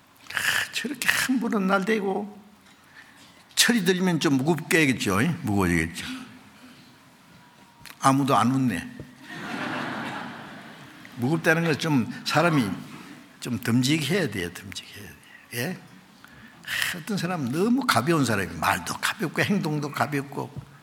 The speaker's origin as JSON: {"language": "Korean", "country": "South Korea", "said": "나도 한국 사람이지만 한국 사람 대단한 거예요."}